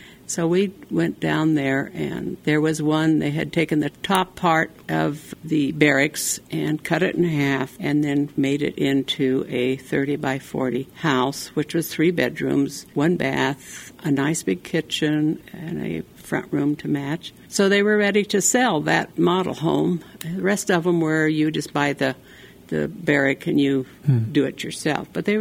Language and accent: English; Guernsey, Wyoming, United States; now in Wheatland, United States; from Wheatland, Wyoming, presently, but I grew up in Guernsey, Wyoming, and went to school there and graduated from Guernsey High School.